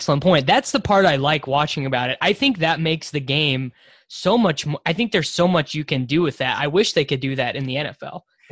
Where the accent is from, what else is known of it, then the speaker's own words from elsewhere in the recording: Kansas, United States; I'm from like a small town in Kansas though, so there wasn't a giant talent pool there.